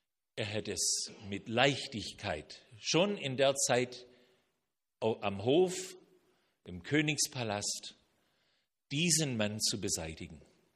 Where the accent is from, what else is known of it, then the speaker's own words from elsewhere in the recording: Canada; now in Germany; In meiner Kindheit in Kanada